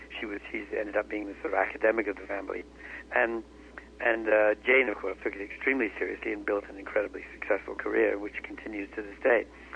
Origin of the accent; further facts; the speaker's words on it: England, United Kingdom; You know, I think we're English.